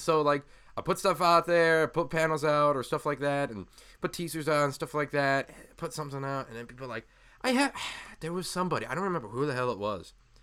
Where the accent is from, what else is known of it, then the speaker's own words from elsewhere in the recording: Sycamore, Illinois, United States; also born or lived in Aurora; now in Phoenix, United States; Oh man, I was born in Aurora, and then moved to Sycamore for like a majority of my life before I moved out to Phoenix.